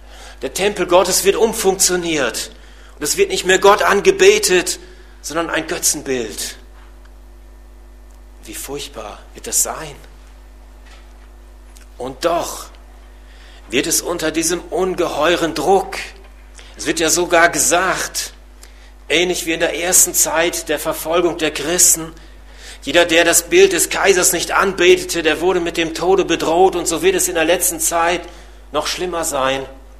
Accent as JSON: {"language": "German", "region": "Lower Saxony", "country": "Germany", "tie": "born or raised there", "said": "In Ostfriesland, in meiner Heimat"}